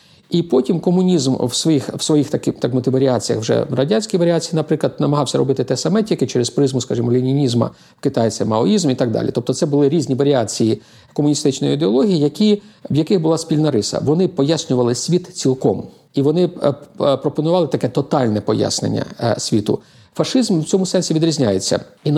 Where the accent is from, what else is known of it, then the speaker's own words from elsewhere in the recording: Cherkasy Oblast, Ukraine; Я сам з Черкащини